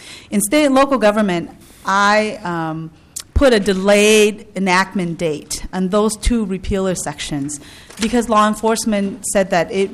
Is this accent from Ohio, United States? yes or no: no; Saint Paul, Minnesota, United States; I'm a Minnesotan, and I'm a proud St. Paulite.